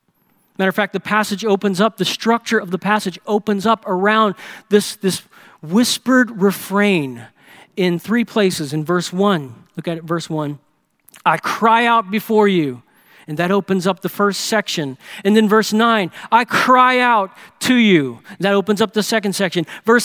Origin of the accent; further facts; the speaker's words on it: New Orleans, Louisiana, United States; Growing up in New Orleans, I can't tell you how many times the memory of sitting around with a family